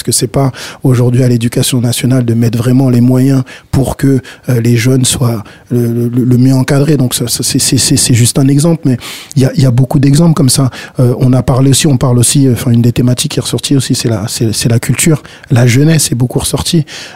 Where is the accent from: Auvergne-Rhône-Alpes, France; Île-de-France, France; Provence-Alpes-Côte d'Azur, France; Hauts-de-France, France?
Île-de-France, France; Cergy; C'est vrai que je suis de Cergy